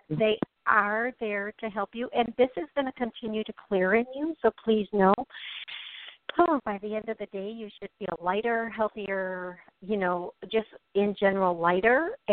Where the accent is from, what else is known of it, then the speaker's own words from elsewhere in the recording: Milwaukee, Wisconsin, United States; And this one is actually in my hometown, 414.